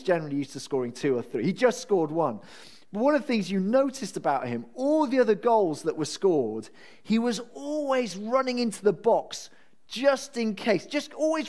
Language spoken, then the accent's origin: English; Wales, United Kingdom; I'm Welsh, and I like rugby